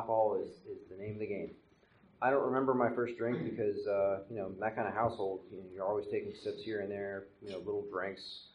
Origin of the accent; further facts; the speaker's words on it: Newark, Delaware, United States; also born or lived in Wilmington; I was born in Wilmington, grew up in a town called Newark, Delaware, which is right near the Maryland border.